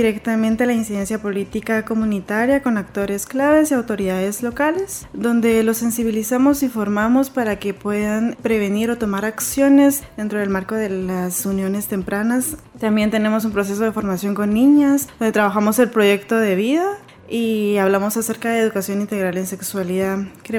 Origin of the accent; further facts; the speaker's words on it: Patzún, Chimaltenango, Guatemala; soy originaria de Patzún, Chimaltenango, tengo 23 años de edad y soy mujer maya cachiquel del país de Guatemala.